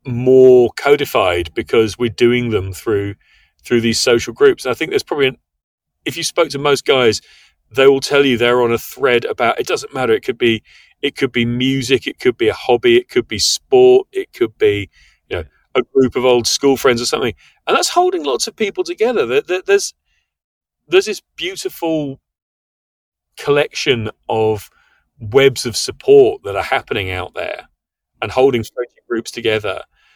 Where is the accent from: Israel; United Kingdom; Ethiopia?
United Kingdom; moved away as an adult; now in United States; I'm a British person, and I moved to America more than a decade ago.